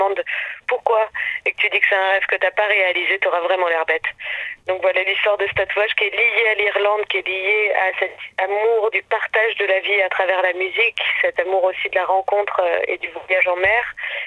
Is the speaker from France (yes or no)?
yes; Auvergne-Rhône-Alpes, France; d'être de retour aussi à Grenoble, puisque moi j'ai grandi dans le Vercors, donc c'est quand même mes sources aussi.